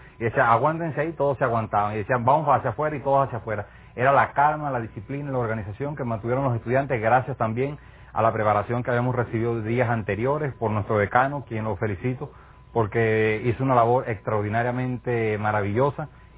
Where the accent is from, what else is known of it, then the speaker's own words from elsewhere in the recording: Venezuela; empezamos a trabajar como hermanos, como venezolanos en nuestro caso